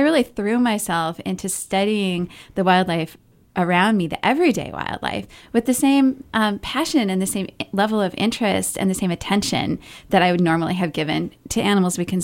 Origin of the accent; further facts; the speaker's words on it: Seattle, Washington, United States; So I'm from Seattle. My weather is really similar to yours in Portland. It's kind of rainy, kind of dreary sometimes.